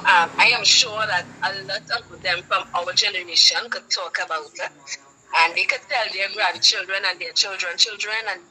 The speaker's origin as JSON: {"language": "English", "country": "St. Vincent & Grenadines", "tie": "born or raised there", "also_born_or_lived": "Trinidad and Tobago", "said": "Being a born Trinidadian and also growing up in Vincent for a number of years, I am sure I can speak on behalf of a lot of Vincentians."}